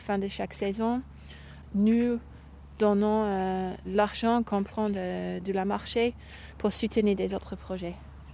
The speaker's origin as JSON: {"language": "French", "region": "England", "country": "United Kingdom", "second_language": "French", "lives_now": "France", "said": "Je viens d'Angleterre."}